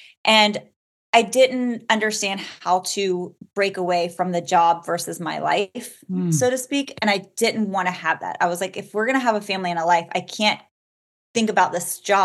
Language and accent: English; the South, United States; And I was eating, like, I'm from the South, so we were eating like fried okra in the cafeteria